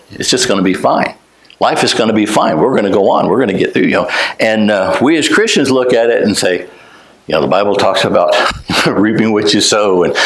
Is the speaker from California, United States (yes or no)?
no; New Mexico, United States; also born or lived in Texas; I'm a Texan by birth. But was actually raised, in the desert wilderness of New Mexico.